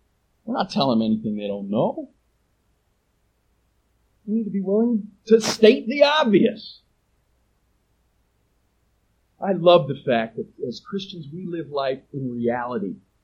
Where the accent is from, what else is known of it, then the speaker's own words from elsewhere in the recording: New England, United States; Now, I'm from New England. You didn't even say hi to people in New England.